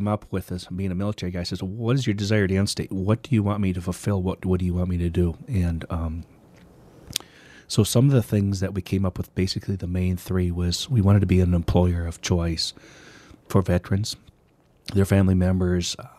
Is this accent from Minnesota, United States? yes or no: yes; Mankato, Minnesota, United States; Yes, I grew up in Mankato, Minnesota, went to Mankato State, and after that decided to join the Navy.